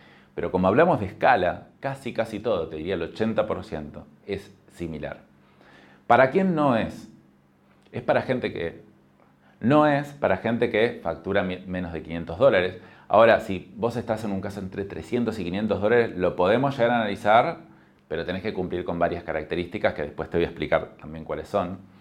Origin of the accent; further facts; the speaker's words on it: Argentina; acá en Argentina de donde soy yo